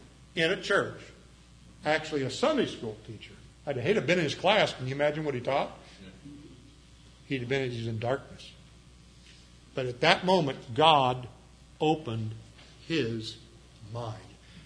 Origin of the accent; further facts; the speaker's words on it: Ireland; I'm Irish, I can say that.